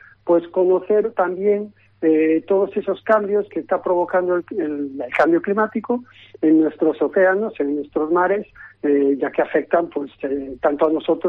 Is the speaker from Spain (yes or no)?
yes; Galicia, Spain; yo siendo gallego, siendo de aquí